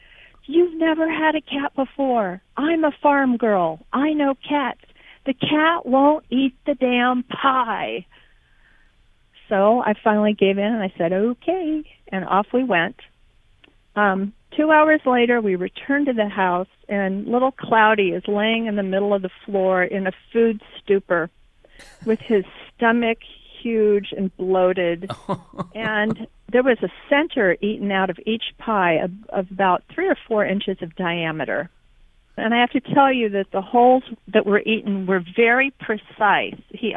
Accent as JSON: {"language": "English", "town": "Dallas", "region": "Texas", "country": "United States", "said": "I'm from Dallas, and I have a story for you about eating with in-laws."}